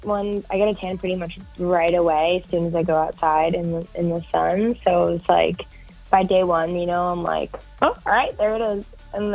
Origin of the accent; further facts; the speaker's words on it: United States; I'm like, I'm American. Are you going to let me in?